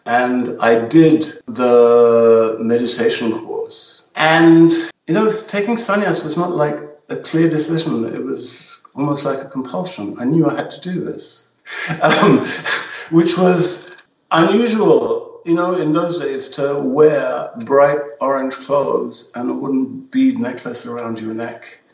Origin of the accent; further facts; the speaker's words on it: London, United Kingdom; also born or lived in Sri Lanka; growing up in London, … went to see